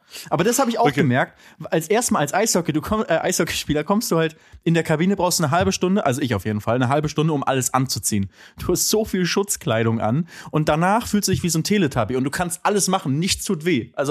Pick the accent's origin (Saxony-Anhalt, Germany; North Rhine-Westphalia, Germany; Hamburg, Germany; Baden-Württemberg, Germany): North Rhine-Westphalia, Germany; Cologne; als Kölner muss ich jetzt ja sagen, natürlich.